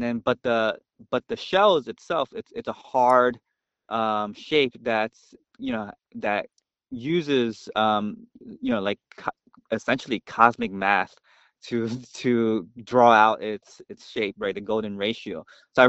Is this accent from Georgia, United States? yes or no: no; Brooklyn, New York, United States; I grew up in Sunset Park, Brooklyn, which is one of the I guess pretty cosmopolitan cities, towns in Brooklyn, New York.